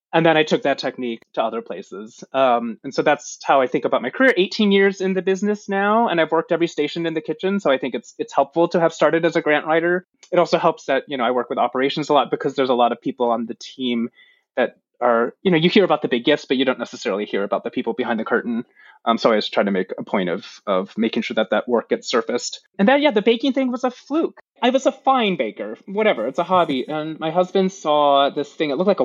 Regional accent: Midwest, United States; also born or lived in California / Virginia; And I was born in California, then raised in the Midwest and in Virginia, too. So all over the place.

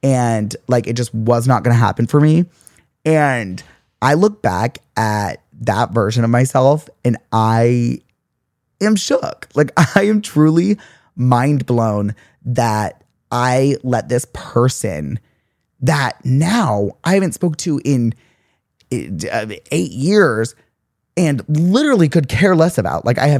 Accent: Richmond, Virginia, United States; now in Boston, United States; Virginia. My family still lives there. Anyways, I'm in law school in Boston, but I'm interning in my hometown of Richmond right now for my last semester.

